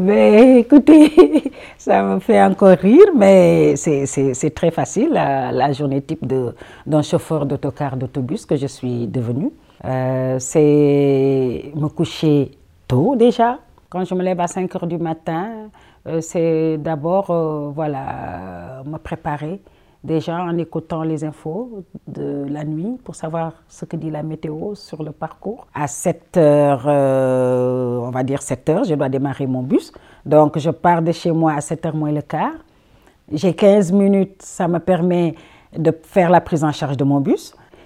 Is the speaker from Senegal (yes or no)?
yes; Dakar, Senegal; moved away as an adult; now in Belgium; Je suis d'origine sénégalaise, de nationalité belge. Et je suis née à Dakar, au Sénégal, le 11 novembre 1963.